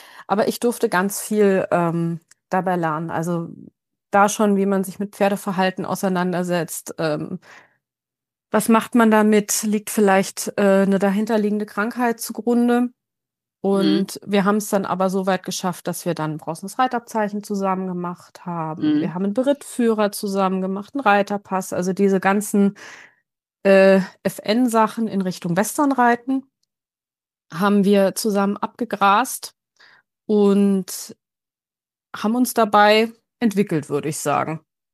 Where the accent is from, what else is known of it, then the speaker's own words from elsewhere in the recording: Rhineland-Palatinate, Germany; komme aus dem schönen Rheinland-Pfalz aus Deutschland